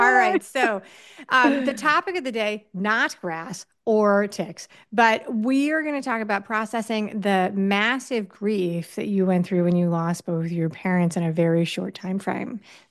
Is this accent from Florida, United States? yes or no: no; New York City, New York, United States; I grew up in partially in New York City, so I love many things Jersey.